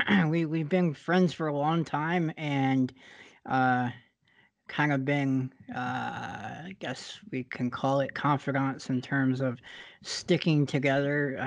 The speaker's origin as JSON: {"language": "English", "town": "Palm Harbor", "region": "Florida", "country": "United States", "tie": "born or raised there", "also_born_or_lived": "Tampa, Florida", "said": "I was born in Tampa, Florida, and I was raised in Palm Harbor. I actually grew up in the same neighborhood that you did."}